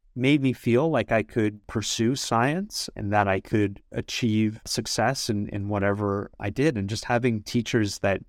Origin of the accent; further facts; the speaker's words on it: Beeton, Ontario, Canada; So I grew up about an hour north of Toronto in a little town called Beaton, Ontario.